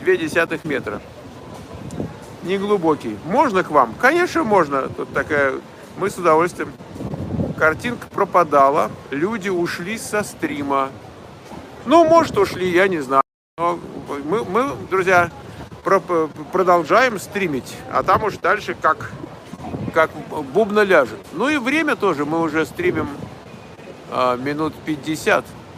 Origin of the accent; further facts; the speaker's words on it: Ulyanovsk, Ulyanovsk Oblast, Russia; Я из Ульяновска.